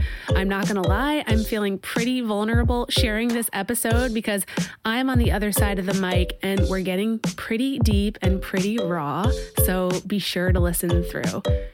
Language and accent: English; United States; now in London, United Kingdom; I'm an American living in London currently.